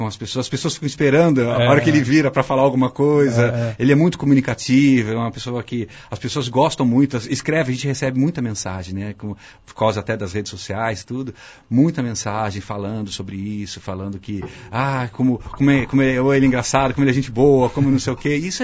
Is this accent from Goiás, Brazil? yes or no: no; Campinas, São Paulo, Brazil; eu quando era moleque aqui em Campinas, né?